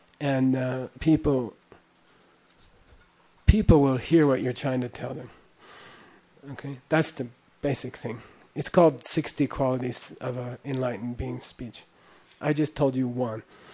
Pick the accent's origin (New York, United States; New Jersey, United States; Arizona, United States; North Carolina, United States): New Jersey, United States; I'm from Jersey